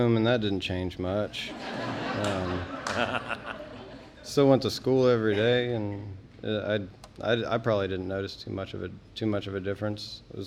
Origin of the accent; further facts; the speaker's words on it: West Virginia, United States; also born or lived in Silver Spring, Maryland; So I was born in Silver Spring, Maryland, which is right just outside of D.C., and I grew up in the Eastern Panhandle, West Virginia.